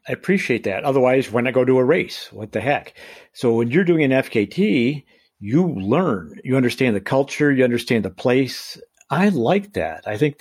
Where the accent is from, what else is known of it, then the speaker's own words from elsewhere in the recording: Colorado, United States; Well, I'm from Colorado, so I would need to practice up by standing in a cold shower, I guess.